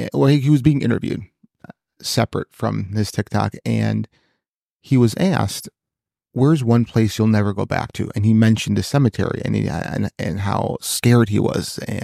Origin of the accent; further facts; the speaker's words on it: Chicago, Illinois, United States; And listen, okay, so yeah, we're from the Chicagoland area, okay?